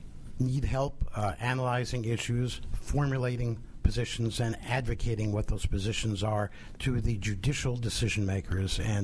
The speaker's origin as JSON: {"language": "English", "region": "New Jersey", "country": "United States", "said": "From Bergen County, New Jersey, outside of New York City."}